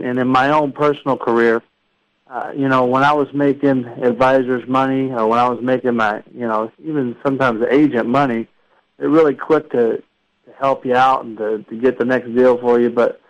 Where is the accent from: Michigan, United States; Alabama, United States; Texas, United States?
Texas, United States; Eastland; You know, I'm from small town Texas, about, you know, 3,000 people in my hometown in Eastland, Texas.